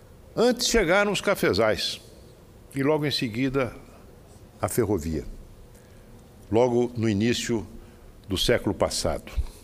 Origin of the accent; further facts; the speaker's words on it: São José do Rio Preto, São Paulo, Brazil; Uma tragédia que tocou profundamente a minha cidade natal, São José do Rio Preto, e a mim pessoalmente.